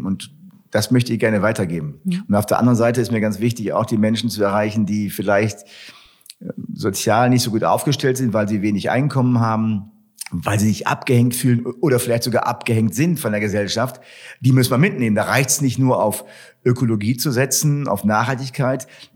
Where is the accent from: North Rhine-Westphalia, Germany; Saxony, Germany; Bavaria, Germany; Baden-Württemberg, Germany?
North Rhine-Westphalia, Germany; Wuppertal; Das heißt, ich bin hier in Wuppertal geboren, bin hier an Bord und bleibe auch hier vor Ort